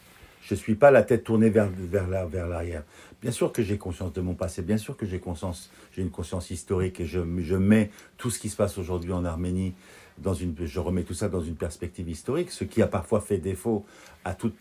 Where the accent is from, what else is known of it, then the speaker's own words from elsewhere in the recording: Lebanon; moi je suis arménien du Liban. Que ce soit bien clair. J'ai été formé là-bas, j'ai été accueilli là-bas, j'ai été nourri là-bas, à tous les points de vue.